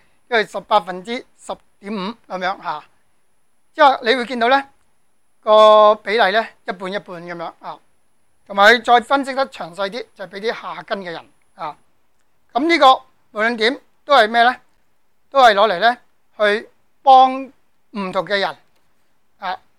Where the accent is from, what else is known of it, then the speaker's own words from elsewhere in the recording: China; 我哋中国人咧。就比较偏重于心法嘅啊